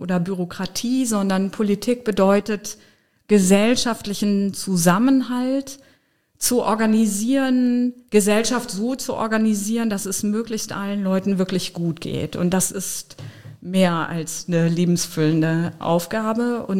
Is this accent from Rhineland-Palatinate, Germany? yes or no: yes; Trier, Rhineland-Palatinate, Germany; Meine Heimat ist Trier. Trier ist das Tor zum Westen.